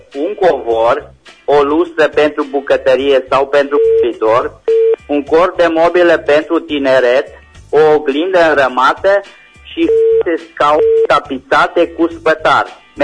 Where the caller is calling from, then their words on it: Reșița, Caraș-Severin, Romania; din Reșița.